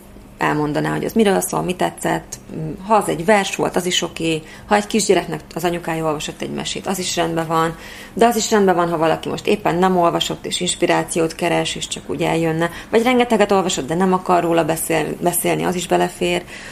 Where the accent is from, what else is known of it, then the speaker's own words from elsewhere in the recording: Orosháza, Békés, Hungary; born there; én azért ide születtem, hogy itt legyek boldog, és itt boldoguljak. És nem csak Magyarországra gondolom, hanem Orosházát is értem ez alatt. Valamiért én szeretek itt lenni